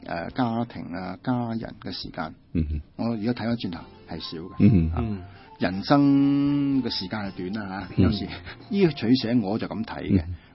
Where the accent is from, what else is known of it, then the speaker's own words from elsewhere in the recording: Hong Kong; 我们香港人都比较习惯 开会的时候解决问题